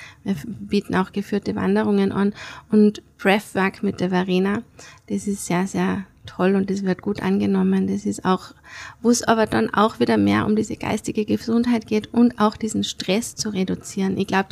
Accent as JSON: {"language": "German", "country": "Austria", "said": "Ich glaube, dass auch der Sommer bei uns in Österreich groß wird, weil es eben noch nicht so heiß ist wie in anderen Ländern."}